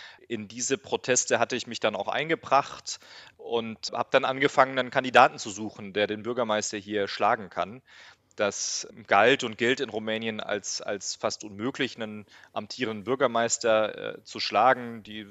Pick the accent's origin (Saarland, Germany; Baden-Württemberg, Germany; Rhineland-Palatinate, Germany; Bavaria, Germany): Baden-Württemberg, Germany; ja, ich bin im Schwarzwald aufgewachsen, in einem kleinen Dorf und wo alles recht homogen und überschaubar war und auch immer noch ist.